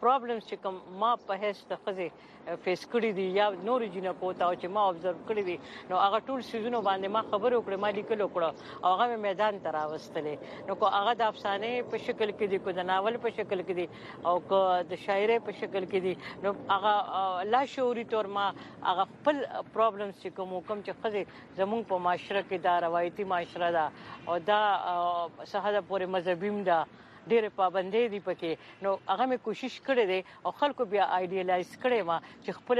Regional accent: Mardan, Khyber Pakhtunkhwa, Pakistan; زه د مردان کې یو کلی دی وړو کې د بغداد

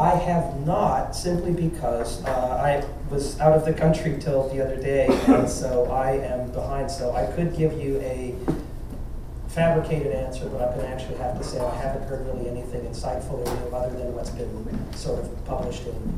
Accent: Chicago, Illinois, United States; Of course, as a Chicagoan, I grew up during the era of Richard J. Daley.

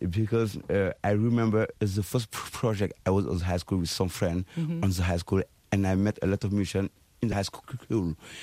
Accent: Senegal; From Senegal, from Dakar, from West Africa, from everywhere. Because we are from Senegal.

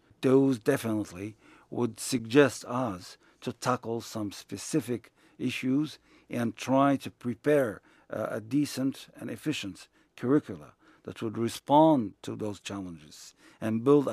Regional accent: Morocco; But in Morocco, we're proud to recall the fact that we were quite successful in enjoying the fruits of mutual recognition between Muslims and Jews in our country.

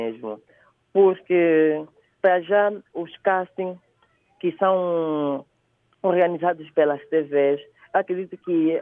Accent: Angola; como angolano

